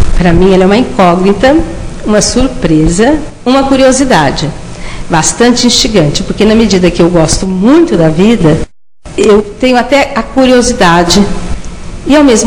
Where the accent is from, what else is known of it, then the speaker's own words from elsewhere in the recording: Barretos, São Paulo, Brazil; É o Jornal da Cidade de Barreto, do Estado de São Paulo, que é minha cidade natal